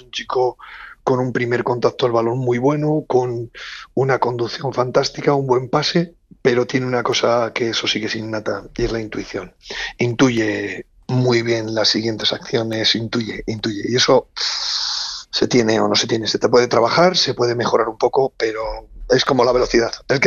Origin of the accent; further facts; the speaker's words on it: Soria, Castile and León, Spain; Escucha, vengo de Soria, ¿eh?